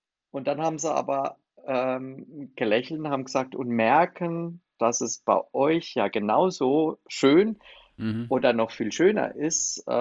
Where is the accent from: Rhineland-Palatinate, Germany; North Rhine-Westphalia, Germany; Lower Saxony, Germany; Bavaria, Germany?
Rhineland-Palatinate, Germany; dass der Pfälzerwald mir mit meiner Heimat besonders am Herzen liegt